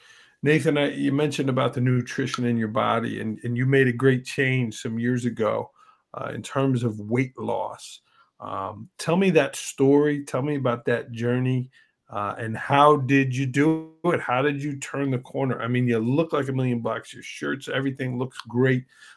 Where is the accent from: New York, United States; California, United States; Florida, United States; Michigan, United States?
New York, United States; I know I'm a New Yorker and you're from Massachusetts